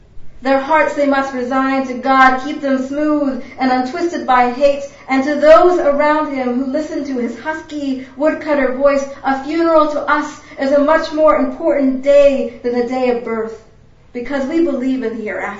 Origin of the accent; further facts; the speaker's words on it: Philadelphia, Pennsylvania, United States; now in Montana, United States; And on the news, there is some news from home, from Pennsylvania. I'm originally from Philadelphia.